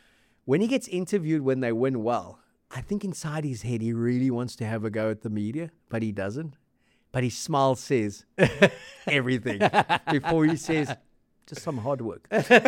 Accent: Cape Town, Western Cape, South Africa; But, you know, I am from Cape Town, so I've got to kind of balance those things.

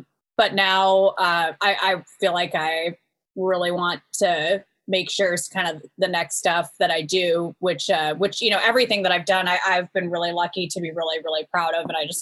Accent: California, United States; we're both from the same area, Northern California. We're both from Marin County.

